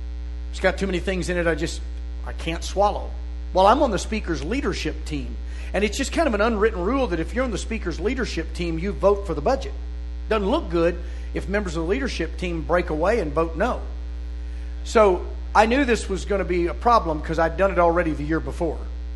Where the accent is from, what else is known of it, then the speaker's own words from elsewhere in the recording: Arkansas, United States; I mean, I grew up in Arkansas. You can call Van Buren Little Rock, but it ain't the same.